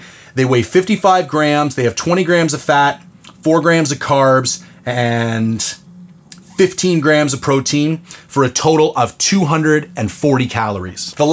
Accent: Canada; It's the most practical and affordable option for me as a Canadian.

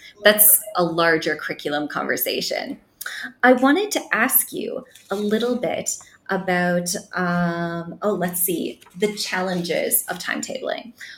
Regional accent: Ontario, Canada; As a Canadian, I grew up in Ontario

